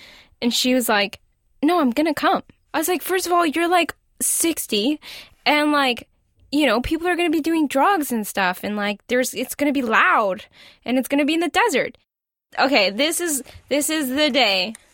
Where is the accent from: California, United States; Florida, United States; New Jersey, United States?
California, United States; Los Angeles; I'm from Los Angeles, and I'm a first generation American. Both of my parents are from Honduras. My parents came to the U.S. about 30 years ago.